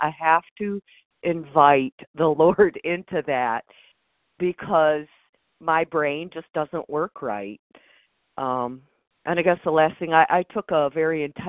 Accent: Michigan, United States; I'm currently in Florida. I'm from Michigan.

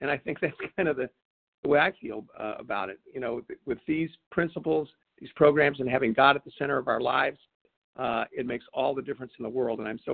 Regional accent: Nebraska, United States; from Nebraska.

